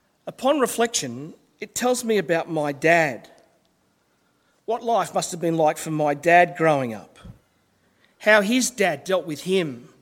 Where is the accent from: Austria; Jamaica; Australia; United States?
Australia; Sydney, New South Wales; I grew up in Sydney, but my dad was from Brisbane.